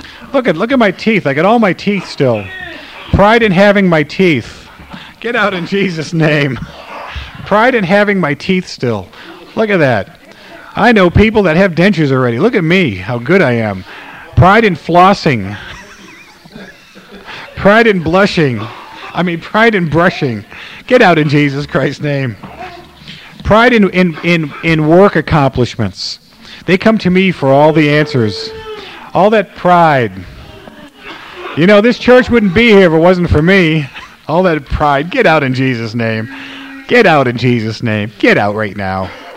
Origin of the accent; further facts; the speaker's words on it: Ukraine; now in United States; Ukrainian pride, American pride, Ukrainian pride. I'm from Ukraine.